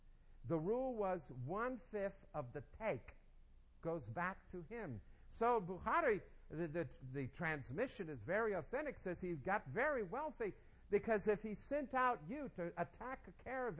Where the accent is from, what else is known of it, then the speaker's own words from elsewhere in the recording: New York City, New York, United States; immediately I get suspicious because I'm from New York City. I don't know what it is with New Yorkers, the cynicism, or whatever it is. I grew up in a non-Christian home